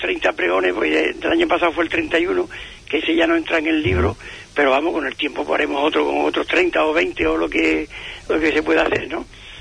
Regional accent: Valverde, Spain; pues eres de Valverde y yo también

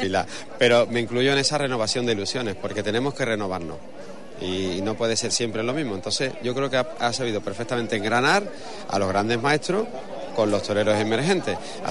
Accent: Seville, Andalusia, Spain; yo soy sevillano, pero que mis raíces están aquí en Huelva, mis abuelos de Calaña y otros de Cartaya, o sea que yo tengo parte de choquero

